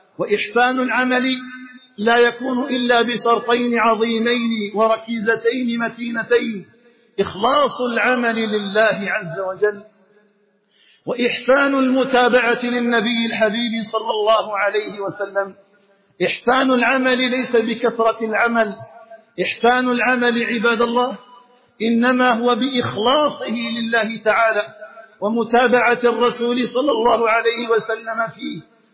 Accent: Algeria; واجعل بلدنا الجزائر آمنا مطمئنا وسائر بلاد المسلمين

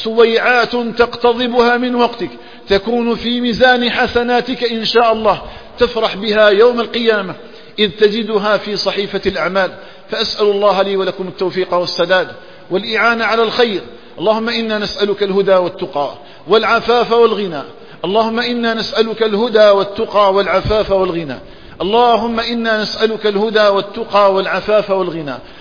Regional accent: Algeria

